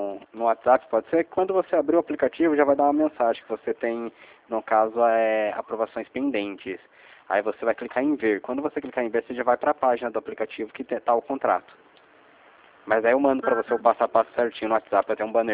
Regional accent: São José dos Campos, São Paulo, Brazil; sou de São José dos Campos, conhece?

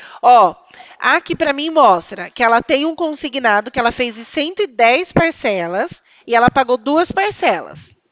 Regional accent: São Paulo, Brazil; Eu sou aqui do estado de São Paulo

